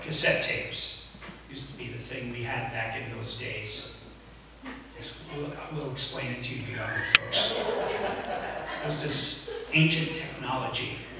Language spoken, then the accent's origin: English; New York, United States; I was raised in the Hudson Valley.